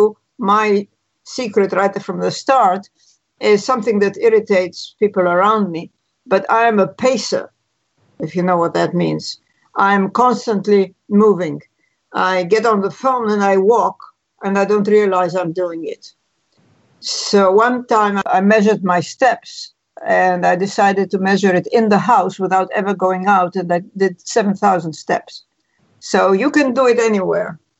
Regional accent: Alexandria, Alexandria Governorate, Egypt; moved away as an adult; I was born in Alexandria, Egypt, and lived there until age 20 when I went to London to study.

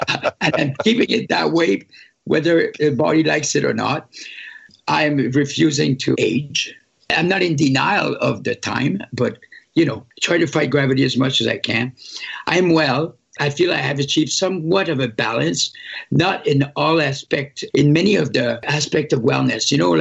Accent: Sept-Îles, Quebec, Canada; born there; also born or lived in Montreal; I was born in Northern Quebec in a small town called Sept-Îles. My parents both lived there

